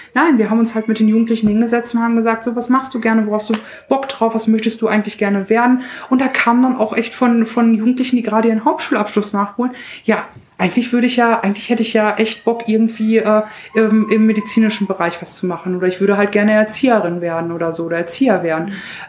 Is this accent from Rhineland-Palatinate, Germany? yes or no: no; Münster, North Rhine-Westphalia, Germany; ich komme ja aus dem Westen, Münster, eine vermeintlich sehr bürgerliche Stadt, ne, aber ich komme aus Münster Kinderhaus. Das ist ein Stadtteil, der mit die größte Dichte an Kinderarmut hat, bundesweit.